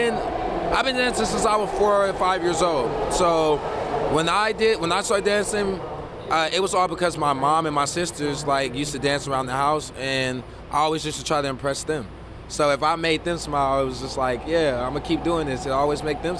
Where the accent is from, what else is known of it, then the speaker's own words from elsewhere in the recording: Richmond, California, United States; Yeah, I'm from Southside Richmond.